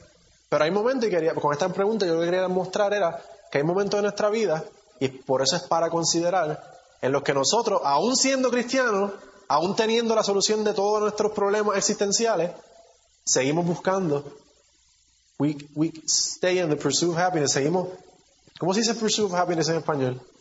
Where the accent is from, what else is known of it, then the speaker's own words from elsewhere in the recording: Puerto Rico; nosotros también como puertorriqueños decimos que yo tengo hambre